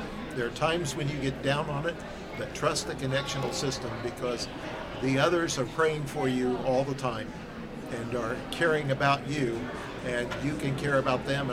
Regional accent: Indianapolis, Indiana, United States; I'm from the Indianapolis area, and I attend Castleton United Methodist Church there.

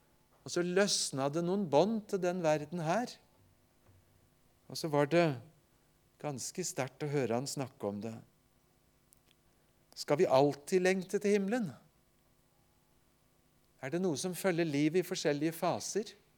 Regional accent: Vestfold, Norway; Hjemme i Vestfold husker jeg godt en stor, flott

